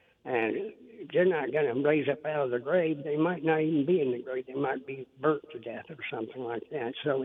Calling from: Pontiac, Illinois, United States; Pontiac, Illinois.

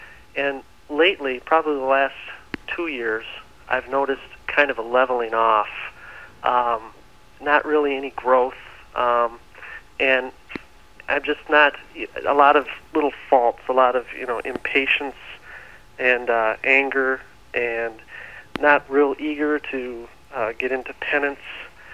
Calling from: Michigan, United States; I'm calling from Michigan.

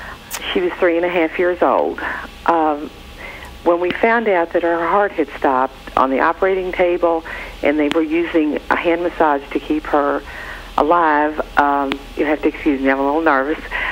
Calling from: Louisville, Kentucky, United States; I'm calling from Louisville, Kentucky.

